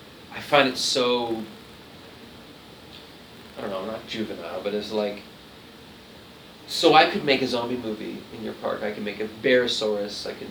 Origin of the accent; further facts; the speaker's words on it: Montreal, Quebec, Canada; now in Toronto, Canada; Like, I live in Toronto. I'm from Montreal. I grew up a lot of my life in Laurentians, Quebec, so I know the woods really well, too.